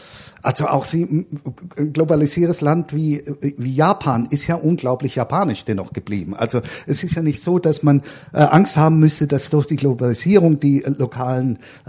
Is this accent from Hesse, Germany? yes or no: no; Baden-Württemberg, Germany; Und ich bin Schwabe, also ich kann das relativ gut.